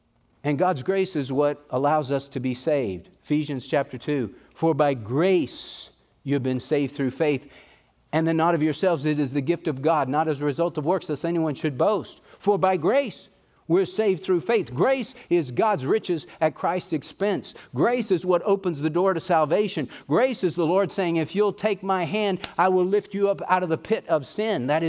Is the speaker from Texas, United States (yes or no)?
yes; Texas, United States; But, you know, we're from East Texas. We can say y'all.